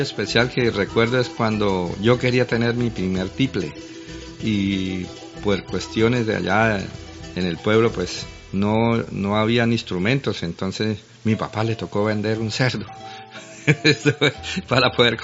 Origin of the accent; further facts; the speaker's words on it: Socorro, Santander, Colombia; No, señor, no me puedo olvidar porque tengo mis raíces allá de mi pueblo, del Socorro, donde estudié, y los recuerdos de mi niñez son muy hermosos.